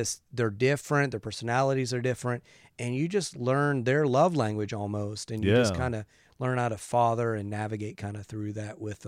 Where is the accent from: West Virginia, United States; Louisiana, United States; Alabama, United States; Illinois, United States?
West Virginia, United States; See, I grew up in West Virginia. You know, I grew up in the woods.